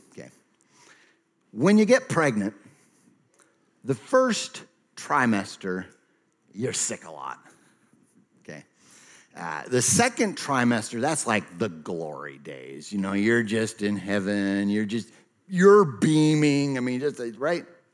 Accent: Rochester, Minnesota, United States; I grew up in Rochester, Minnesota, and I used to walk marble building there.

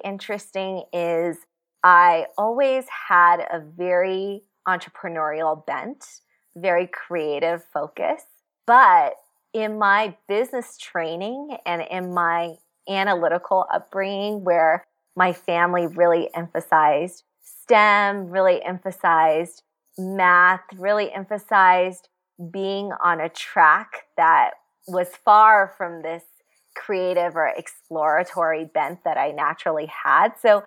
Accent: California, United States; also born or lived in China; It was a huge and formative experience being an immigrant at 4 years old, leaving my hometown in China and moving to California.

